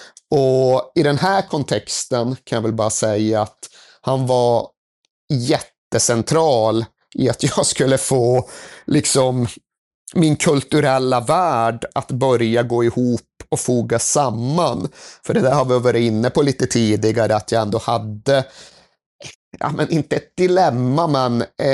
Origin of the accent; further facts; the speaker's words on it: Sweden; För Sverige på 90-talet, tonårskulturen, i alla fall där jag växte upp